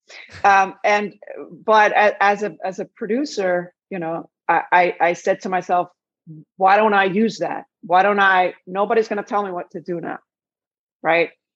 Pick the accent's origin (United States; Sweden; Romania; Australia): Sweden; I'm a songwriter at heart and I'm from Sweden on top of that, which is all melody, right?